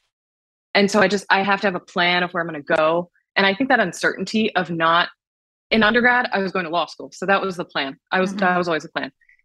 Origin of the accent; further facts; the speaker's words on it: Midwest, United States; I love the Midwest. I loved growing up in the Midwest.